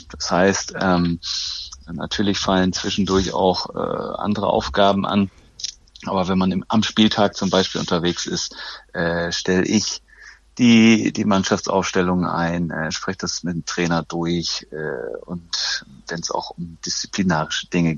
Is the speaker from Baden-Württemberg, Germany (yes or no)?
no; Bremen, Germany; born there; Ich bin in Bremen geboren, in Blumenthal, aber das ist so 15, 20 Autominuten von Bremen entfernt, in der Nähe von Osterholz-Scharmbeck.